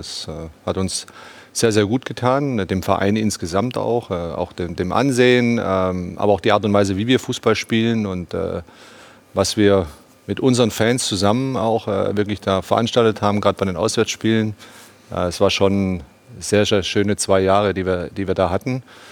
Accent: Baden-Württemberg, Germany; Auch als Schwabe zahle ich da, das ist kein Problem.

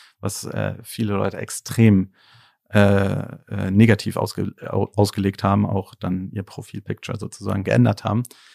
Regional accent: Berlin, Germany; ich bin ja Berliner, auch in Berlin geboren

